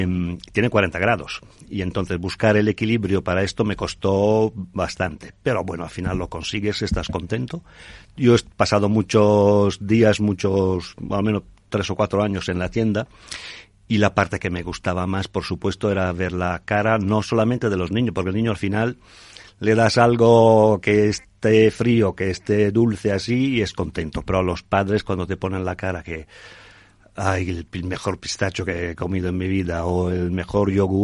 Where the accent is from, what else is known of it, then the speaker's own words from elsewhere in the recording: Italy; Spanish is a second language; now in Spain; Yo, siendo italiano y experto de tiramisú, tengo que decir que es el mejor tiramisú de España, seguro.